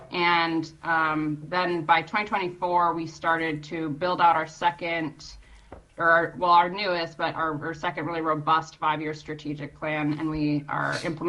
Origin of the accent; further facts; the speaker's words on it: Sitka, Alaska, United States; And I am calling in this morning from rainy Sitka-Kwan, Sitka, which is my hometown and where I reside with my family.